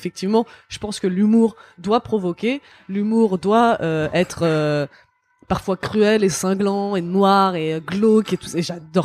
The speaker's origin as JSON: {"language": "French", "country": "France", "tie": "born there", "said": "il y a vraiment des gens qui veulent que je retourne dans mon pays alors que je suis né en France, quoi."}